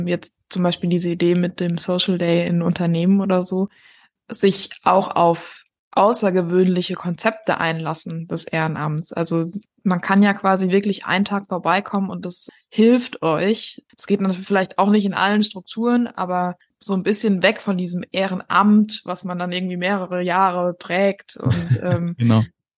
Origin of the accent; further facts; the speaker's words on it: Rhineland-Palatinate, Germany; ich komme auch aus Rheinland-Pfalz